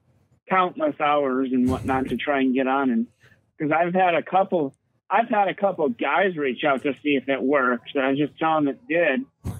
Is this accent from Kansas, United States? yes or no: no; Wisconsin, United States; I'm not sure if I'm liking the winters, even though I'm from Wisconsin, but you know, a couple of years without snow and I'm kind of used to it